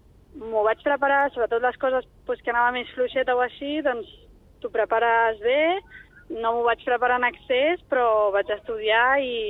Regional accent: Sant Boi de Llobregat, Catalonia, Spain; jo soc de Sant Boi i estic a Salou amb els amics

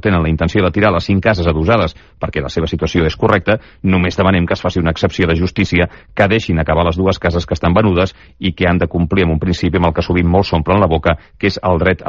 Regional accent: Corbera de Llobregat, Catalonia, Spain; de Corbera de Llobregat.

